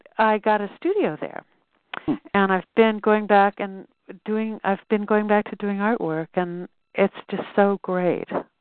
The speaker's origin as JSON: {"language": "English", "town": "Mill Valley", "region": "California", "country": "United States", "said": "oddly enough, I'm also from Mill Valley."}